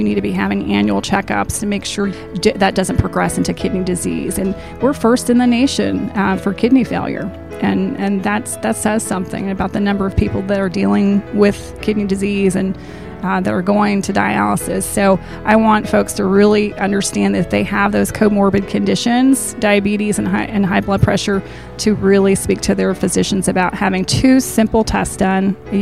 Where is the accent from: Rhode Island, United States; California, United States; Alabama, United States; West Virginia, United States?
Alabama, United States; Well, I am from the Shoals area.